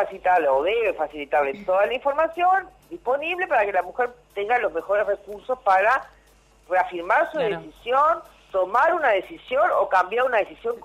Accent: Córdoba, Argentina; que yo vengo de Córdoba

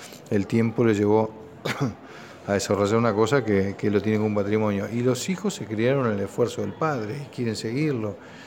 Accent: Uruguay

